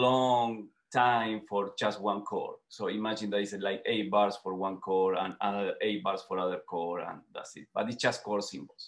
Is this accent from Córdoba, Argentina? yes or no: no; Buenos Aires, Argentina; English is a second language; now in United States; Yes, well, I'm from Argentina, from Buenos Aires, actually, from the capital. And I came to the United States in 2000, end of 1999. And I grew up in a family of musicians.